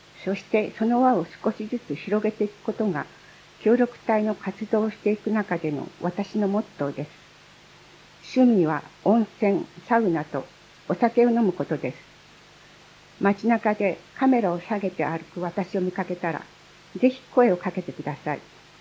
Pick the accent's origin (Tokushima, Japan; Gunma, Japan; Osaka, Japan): Gunma, Japan; Fujioka; also born or lived in Yamanashi / Nagano / Akita; 藤岡市で生まれ育ち、大学卒業後は山梨県富士河口湖町、長野県山の内町にある奥志賀高原と様々な地域で生活をしてきました。今年の3月までは秋田県藤里町という白神山地のふもとにある人口3000人に満たない小さな町で